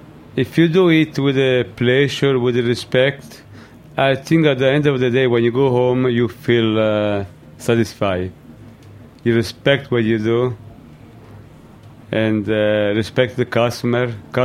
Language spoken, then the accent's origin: English; Salerno, Campania, Italy; I am from Salerno.